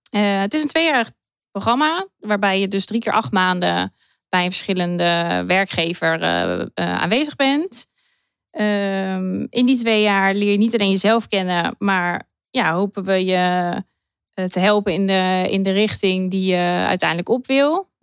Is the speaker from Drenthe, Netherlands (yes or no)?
no; Utrechtse Heuvelrug, Utrecht, Netherlands; Ik ben 29 jaar. Ik ben geboren en getogen in Utrecht-Heuvelrug.